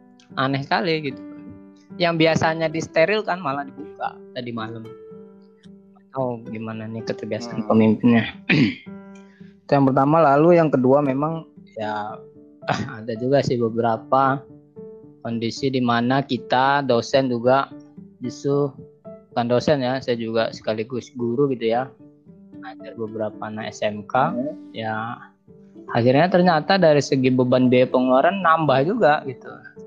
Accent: Medan, North Sumatra, Indonesia; asal dari Medan ya.

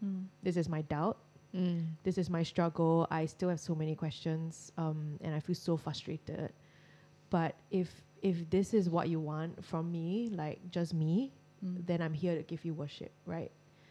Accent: Australia; I think it's just so encouraging also as a Australian to know

